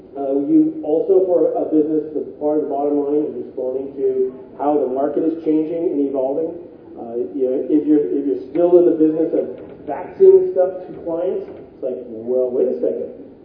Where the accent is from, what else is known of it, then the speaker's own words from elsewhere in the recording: Portland, Oregon, United States; if you were like where I'm from Portland, Oregon